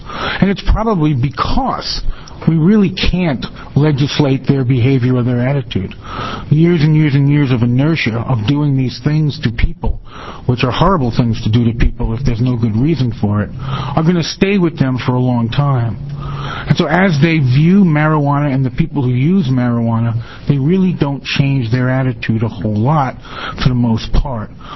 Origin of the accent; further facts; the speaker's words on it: Eugene, Oregon, United States; I'm an attorney from Eugene